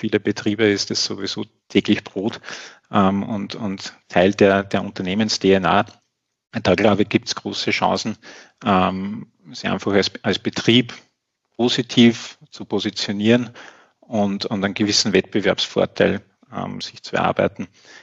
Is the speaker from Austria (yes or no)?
yes; Austria; als auch jetzt bei uns in Österreich gibt